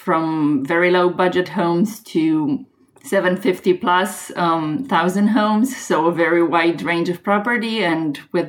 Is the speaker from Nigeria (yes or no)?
no; Romania; English is a second language; moved away as an adult; now in Charlotte, United States; So I have been doing real estate in my home country in Romania for quite a few years, and recently I have started to do that in the U.S., December 2015.